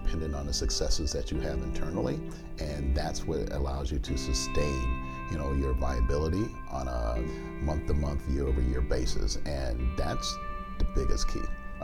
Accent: Chicago, Illinois, United States; Yeah, well, born and raised in the Midwest, pretty much spent most of my life in Chicago.

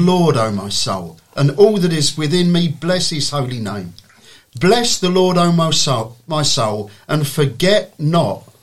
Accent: Sevenoaks, South East England, United Kingdom; I come from Seven Oaks. I drive here every Wednesday morning.

